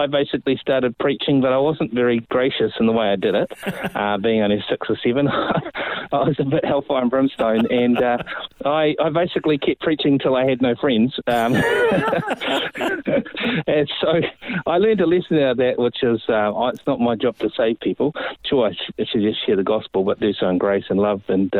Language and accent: English; Australia; also born or lived in Lower Hutt, New Zealand; I was born in New Zealand, in the North Island, just out of Wellington, a place called Lower Hutt. Mm-hmm. And for the first about a year and a half, I lived in New Zealand before we moved to Australia. My parents did in the early 70s.